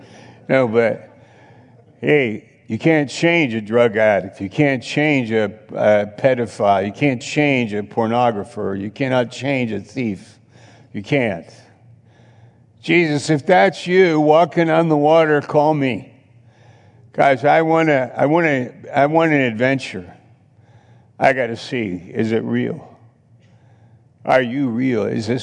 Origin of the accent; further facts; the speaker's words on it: Baltimore, Maryland, United States; Because I'm from Baltimore.